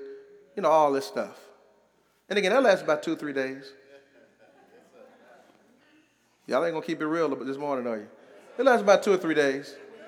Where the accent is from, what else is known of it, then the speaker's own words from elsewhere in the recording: Houston, Texas, United States; I'm from Houston